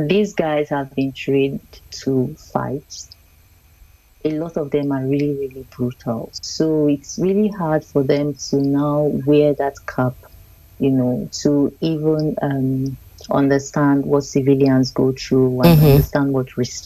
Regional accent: Nigeria; Yeah, so, but then, like I said, now, let me bring it home. I'm Nigerian.

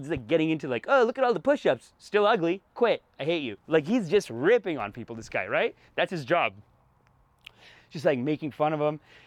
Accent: Canada; I'm a Canadian prince, brother. I'm a Canadian prince.

